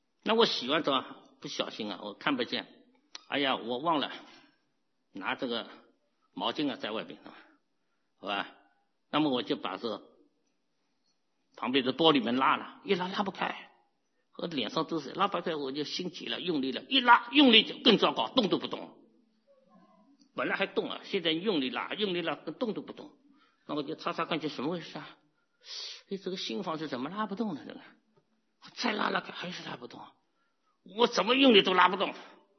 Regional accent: China; now in United States; 今天我们中国人怎么跑到美国来，当然各有不同的原因，不过不管你来美国也好，你回中国也好

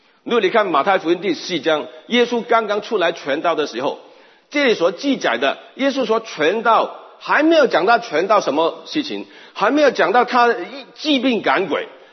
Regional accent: China; 我们中国人都懂得这个道理了

